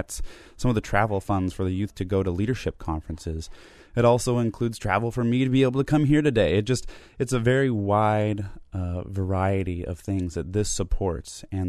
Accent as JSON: {"language": "English", "region": "Oregon", "country": "United States", "lives_now": "Humboldt County, United States", "said": "But I'm originally from Northeast Oregon, and it's mostly a dry desert climate, definitely extreme."}